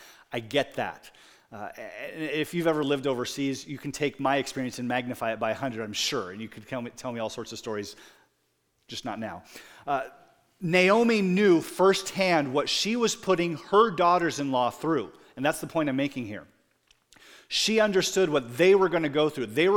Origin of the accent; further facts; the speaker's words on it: Iowa, United States; Our pastor, our senior pastor, was from Michigan, and I was from Iowa.